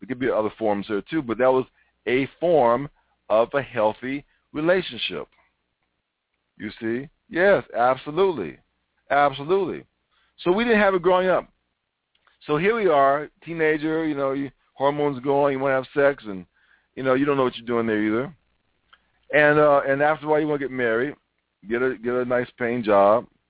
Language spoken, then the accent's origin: English; Chicago, Illinois, United States; When I grew up in Chicago, I did have a mother and father, but my father was a workaholic.